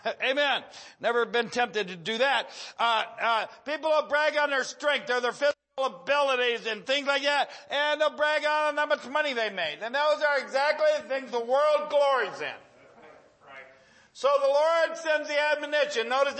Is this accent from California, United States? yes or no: no; Tennessee, United States; I'm a Tennessean. Tennesseans have a connection with San Antonio.